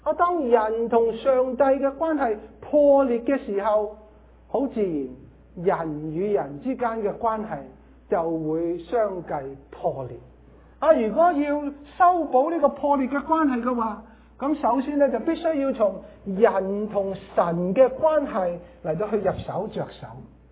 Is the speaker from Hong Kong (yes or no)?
yes; Hong Kong; 我们香港人所说的 bumper 应该是 bumper